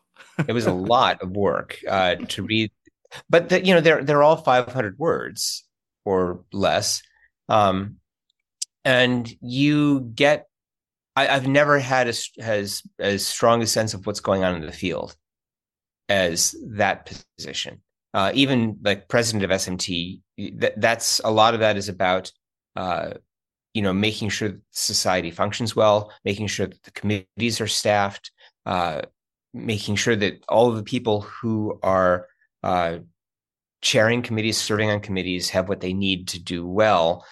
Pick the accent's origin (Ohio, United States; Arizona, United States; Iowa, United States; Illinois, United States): Ohio, United States; Cleveland; now in Florida, United States; I'm from Cleveland, Ohio, initially. Before coming to Florida State, I'd lived my entire life north of the Ohio River in grad school and in jobs.